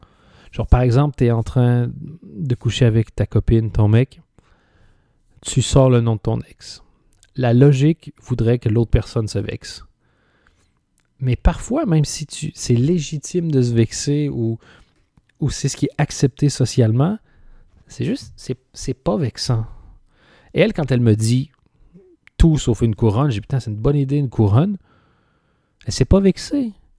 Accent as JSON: {"language": "French", "country": "Canada", "tie": "born there", "also_born_or_lived": "Belgium", "said": "moi, je suis né donc au Canada, je crois, ça s'entend. J'ai passé 14 ans en Belgique. Et à la 10, 11, 12e année, je ne me souviens plus exactement, j'ai obtenu ma nationalité belge."}